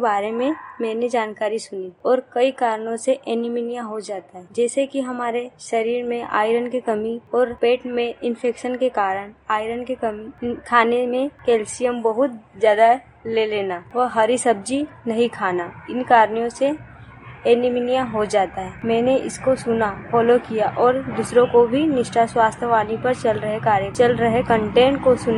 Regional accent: Puradiya, India; मैं ग्राम पुराड़िया से हूँ।

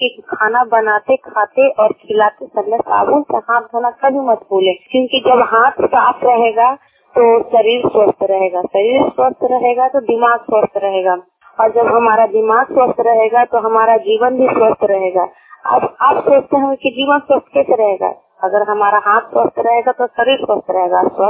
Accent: Mohsinganj, Bihar, India; मोहसिनगंज की रहने वाली हूँ और एक अंगड़ी पंचायत की CNR की हूँ और स्वास्थ्य पोषण और स्वच्छता पर मैं काम कर रही हूँ और जिला नालंदा से हूँ।

